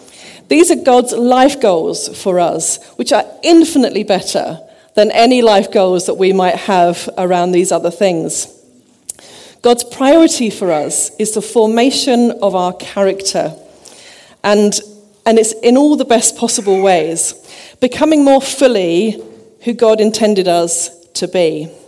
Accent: Hove, South East England, United Kingdom; I hail from this area, so I grew up in Hove. Maybe you know from the accent. I'm sorry, but I am a Sussex girl. I am a Sussex girl, and my dad grew up in Washington.

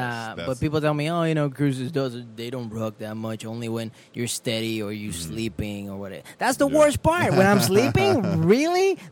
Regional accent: Florida, United States; Like, I come from Florida.

